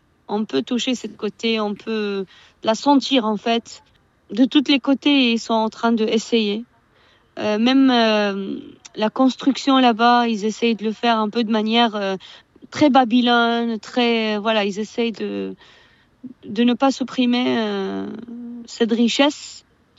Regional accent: Iraq; French is a second language; quand les gens me demandent, tu viens d'où? Et ils savent que je suis irakienne

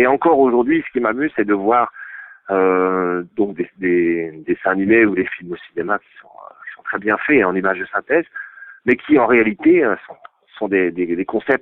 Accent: Lille, Hauts-de-France, France; now in China; chez nous à Lille, bon, on a la chance d'avoir encore des bars, des endroits ouverts, qui est vraiment dans notre culture

